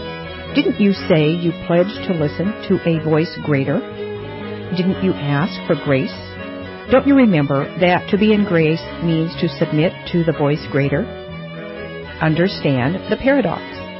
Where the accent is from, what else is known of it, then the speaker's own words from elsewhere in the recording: Great Lakes, United States; I grew up on the Great Lakes and recognize a seaworthy vessel when I see one.